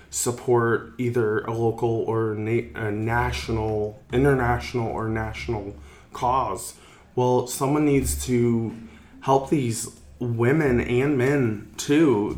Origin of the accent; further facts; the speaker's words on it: Kentucky, United States; I know in my home state of Kentucky, it's already a mandate that we have to wear them.